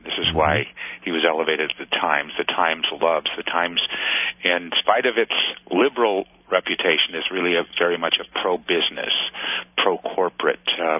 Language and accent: English; California, United States; I grew up in the Bay Area